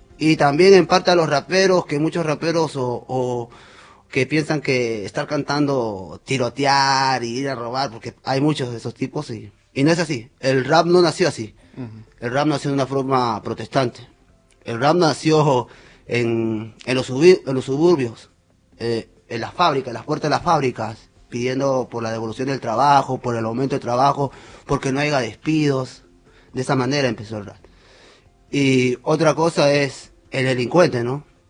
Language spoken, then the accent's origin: Spanish; Peru; moved away; Yo vengo de Perú, de un lugar donde mi familia también son del campo, tengo familias obreras campesinas